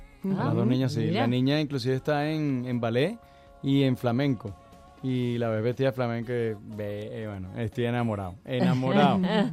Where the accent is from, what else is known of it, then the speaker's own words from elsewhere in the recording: Venezuela; born there; Y por mis abuelos y bisabuelos, me siento venezolano, o sea, nací allí, he representado toda la vida Venezuela.